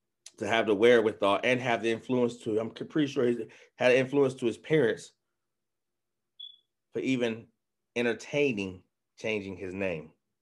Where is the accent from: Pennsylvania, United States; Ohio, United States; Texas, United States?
Ohio, United States; Cleveland; we got the Thurgood Marshall Field down there close to where I grew up at on Huff, over by Huff.